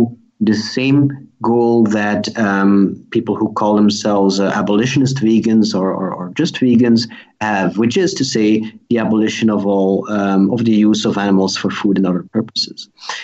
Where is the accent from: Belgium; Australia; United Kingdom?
Belgium; English is a second language; I'm from Belgium. I went to the United States for half a year to do internships at animal rights organizations.